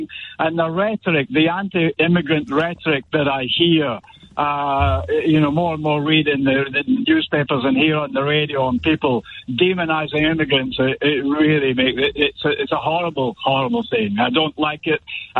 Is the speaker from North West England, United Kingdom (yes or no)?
no; Scotland, United Kingdom; born there; I was born in Scotland. I actually call myself British by birth. But I also have, I also define myself in terms of heritage, because I had a Danish grandfather who was an immigrant between the wars, and he married an English woman